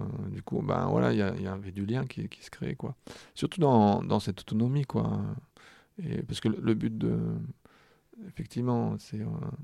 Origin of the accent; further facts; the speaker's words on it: France; nous, en tant que Français ou Gaulois à l'époque